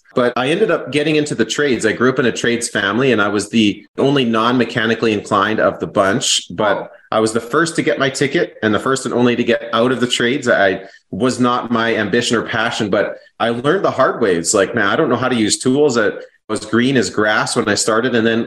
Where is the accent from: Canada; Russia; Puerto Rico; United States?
Canada; British Columbia; now in Saskatoon, Canada; I moved two provinces over. I grew up in British Columbia in the mountains.